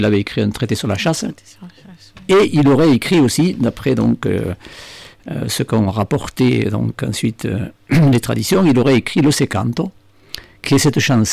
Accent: Goutz, Occitanie, France; moi je suis originaire du Gers, dans le milieu de la Gascogne, petit village de Goutz, un village visigothique

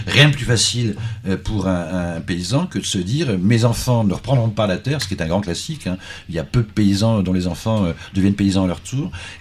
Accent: Occitanie, France; enfin moi je suis du Languedoc

